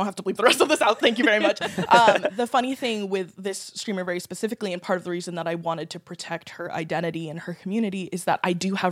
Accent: California, United States; I grew up in California. I went to a hippie cult school for all of my school years.

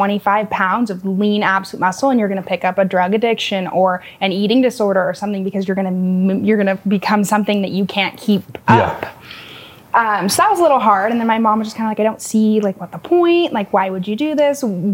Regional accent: Texas, United States; also born or lived in Utah; I grew up here. Actually, I'm from Texas, but okay. I did most of my majority living here.

